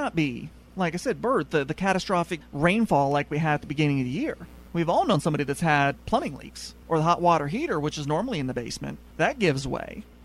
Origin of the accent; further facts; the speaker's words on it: Colorado, United States; At least I grew up in Colorado. We didn't even have crawl spaces. We always had basements.